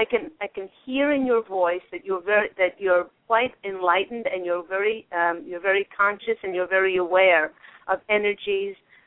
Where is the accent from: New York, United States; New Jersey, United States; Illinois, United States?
New York, United States; Oh, I am a New York girl. I am. They say that you can take the girl out of New York, but you can't take New York out of the girl.